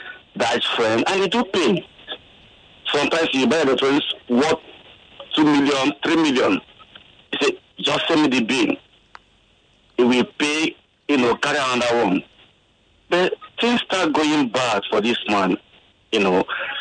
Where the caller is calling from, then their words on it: Ghana; I'm calling from Akwado Jai.